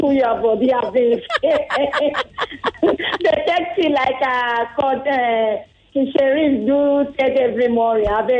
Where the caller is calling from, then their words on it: Agbado, Nigeria; I'm calling you from Agbado.